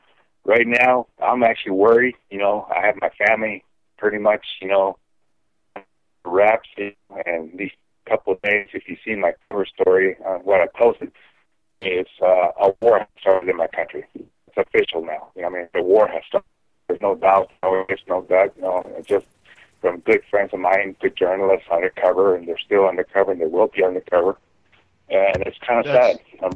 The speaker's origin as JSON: {"language": "English", "region": "Michoacán", "country": "Mexico", "said": "And it's got nothing to do because it's happening in my home state. It's happening in the state of Michoacán."}